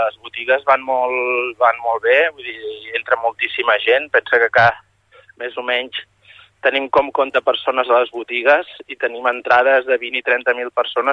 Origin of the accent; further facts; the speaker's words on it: Barcelona, Catalonia, Spain; now in Torroella de Montgrí, Spain; nosaltres som, venim de Barcelona, fa... la meva àvia, doncs, va anar a viure a Barcelona, ella era torroellenca, i, doncs, bueno, ha sigut com un retorn als orígens